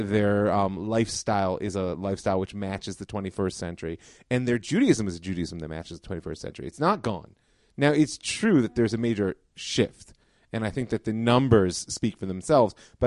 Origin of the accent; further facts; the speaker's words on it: Cleveland, Ohio, United States; I'm from Cleveland.